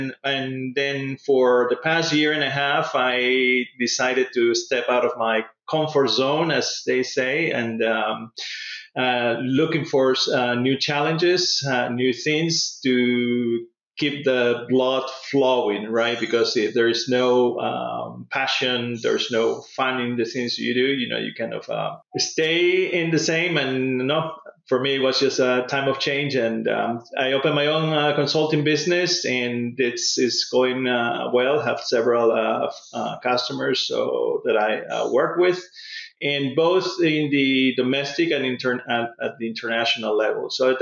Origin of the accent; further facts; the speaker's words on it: Lima, Peru; also born or lived in England; I'm originally from Lima, Peru.